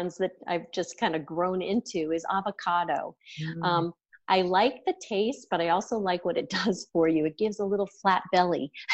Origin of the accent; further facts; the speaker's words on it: Massachusetts, United States; But I grew up in Massachusetts. We had an ice rink that my dad built in our backyard.